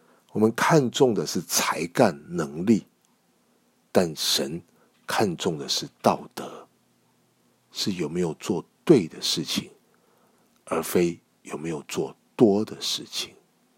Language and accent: Chinese; China; 也许外面没有表现出来，我们中国人总是外表很谦虚的，但里面呢，我们是否骄傲？